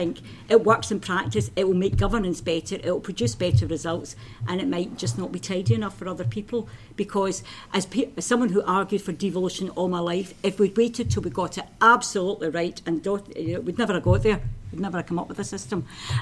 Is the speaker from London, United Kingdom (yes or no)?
no; Glasgow, Scotland, United Kingdom; And I'm Glaswegian, I talk very quickly.